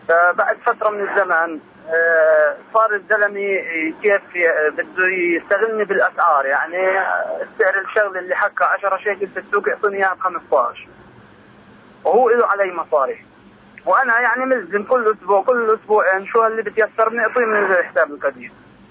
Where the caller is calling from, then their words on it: Jenin, West Bank, Palestine